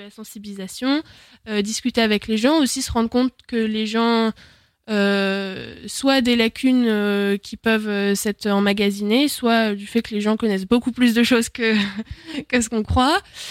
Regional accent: Tours, Centre-Val de Loire, France; puisque moi, je suis tourangelle.

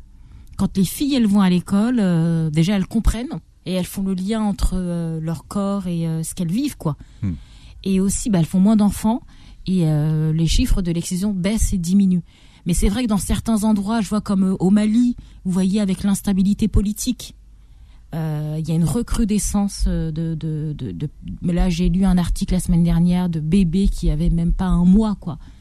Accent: France; moi je suis née en France, j'ai grandi

